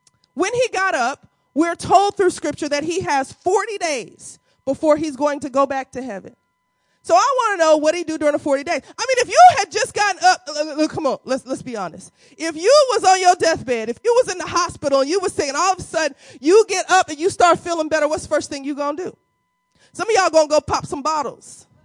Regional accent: the South, United States; Y'all don't know because I'm from the South. Y'all don't know about that.

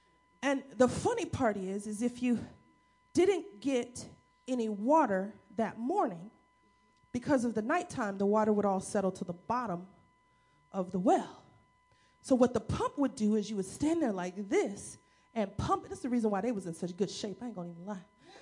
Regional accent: St. Louis, Missouri, United States; I was a city girl. I grew up in St. Louis, and my grandparents lived in Alabama

